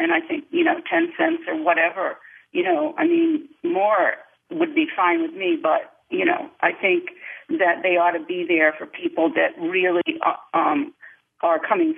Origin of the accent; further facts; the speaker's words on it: Burlington, Vermont, United States; Yes, I'm from Burlington, and we have so many tourists from out of state and also from around the world.